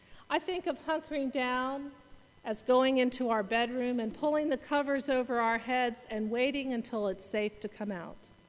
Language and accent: English; Alexandria, Virginia, United States; And I mostly noticed them in my hometown of Alexandria, Virginia.